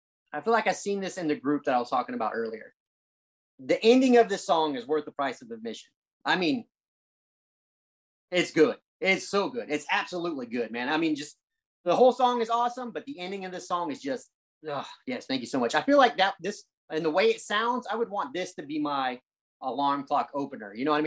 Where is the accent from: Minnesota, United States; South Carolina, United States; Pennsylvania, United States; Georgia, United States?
South Carolina, United States; I'm from South Carolina. They're from right above me, so they come down here pretty often.